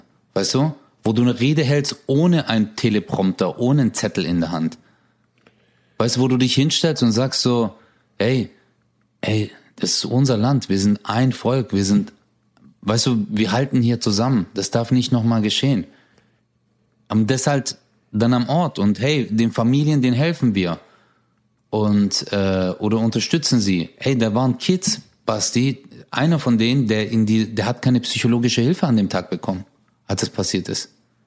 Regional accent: Hausen, Germany; Ich bin zum Beispiel in Hausen aufgewachsen, deswegen sage ich alle 5 Minuten Alter und Morok.

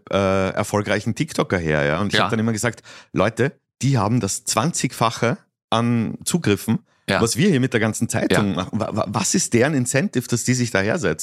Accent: Switzerland; ich als Schweizer

